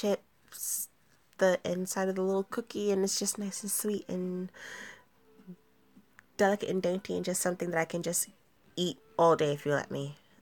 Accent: New York, United States; Okay, I am a native New Yorker. I am from New York, and it's in Brooklyn

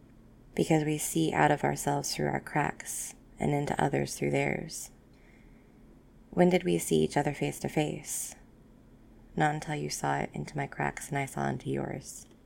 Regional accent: United States; Two, where are you from? I am from America, the States.

